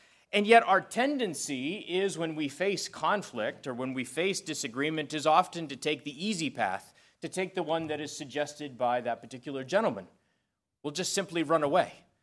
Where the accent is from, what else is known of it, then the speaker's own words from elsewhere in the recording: Wisconsin, United States; now in Virginia, United States; I myself didn't grow up in Virginia. I grew up in Wisconsin, but I love Virginia